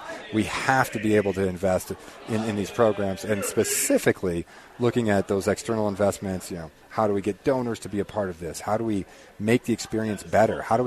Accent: Fort Collins, Colorado, United States; I grew up in Fort Collins, so you know, from Northern Colorado

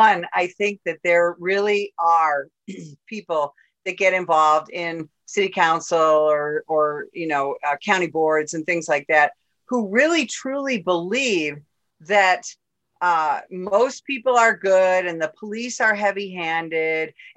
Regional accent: Chicago, Illinois, United States; moved away; I mean, let's look at my native Chicago. You know, I was born and raised in Illinois. I lived there until 10 years ago.

